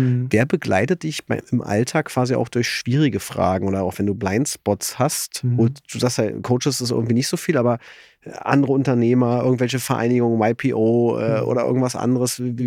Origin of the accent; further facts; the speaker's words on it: Berlin, Germany; Aber ich bin ja Ossi, ich bin ja so selten ins Ruhrgebiet gekommen.